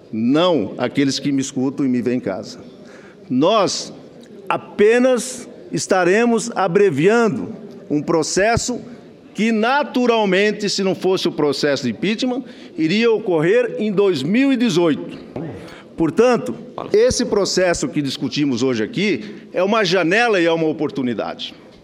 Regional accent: Brazil; eu quero, como brasileiro e como parlamentar, ter uma oportunidade de mudar o status quo

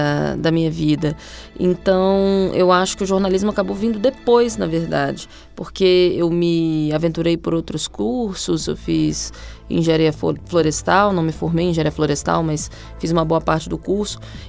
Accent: Brasília, Federal District, Brazil; E eu sou muito brasiliense, então Brasília faz parte da minha constituição como pessoa

